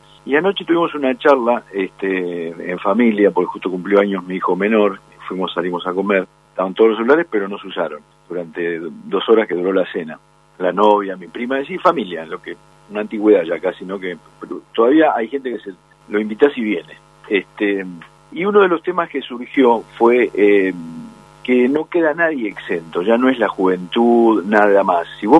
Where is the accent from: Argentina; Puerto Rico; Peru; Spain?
Argentina; Bariloche, Río Negro; me crié en Bariloche, jugaba al básquet porque al fútbol no se podía jugar, o sea, no me crié en el ambiente futbolístico.